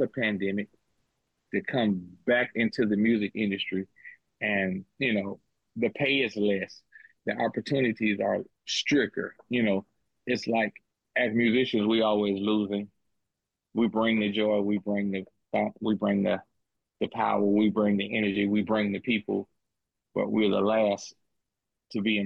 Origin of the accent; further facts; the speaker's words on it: Magnolia, United States; I wanted my hometown to experience that. So I put the necessary time, the necessary money and effort into downtown Magnolia.